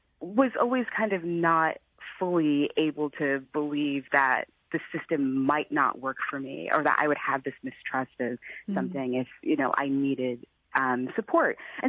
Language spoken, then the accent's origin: English; St. Louis, Missouri, United States; I'm originally from St. Louis. I grew up there. I understand what it's like to be a black person in St. Louis.